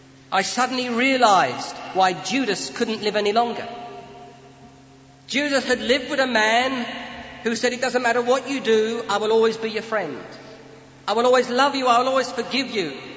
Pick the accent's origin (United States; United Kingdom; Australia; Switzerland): United Kingdom; England; But ladies and gentlemen, we as English are not always too good at confessing what God has put in our heart for one another.